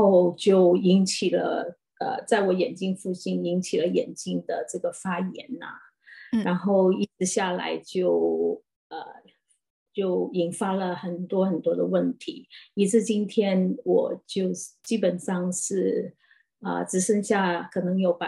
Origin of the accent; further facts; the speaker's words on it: China; moved away as an adult; now in Sydney, Australia; 我来自中国，然后我是现在住在悉尼，我是2011年来澳洲定居的